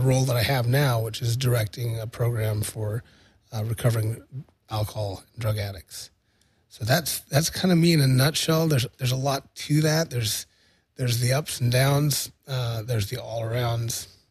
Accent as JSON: {"language": "English", "town": "Seattle", "region": "Washington", "country": "United States", "tie": "born or raised there", "said": "They were first generation from Egypt, and I was born in Seattle, and I grew up"}